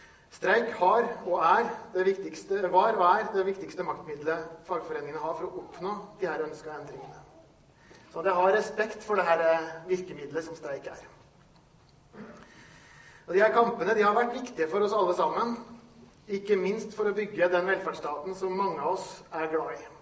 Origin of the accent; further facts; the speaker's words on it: Nordland, Norway; Ja, jeg kommer fra Salten